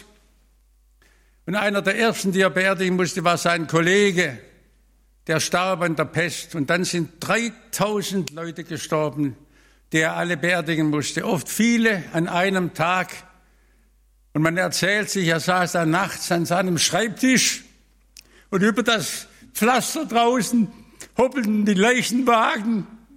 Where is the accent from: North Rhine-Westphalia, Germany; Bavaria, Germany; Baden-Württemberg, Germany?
Baden-Württemberg, Germany; Stuttgart; Man hat zuerst bestrahlt, war bei uns in Stuttgart. Und wir haben dann über Monate das miterlebt. Ich war damals ein Junge mit 14 Jahren.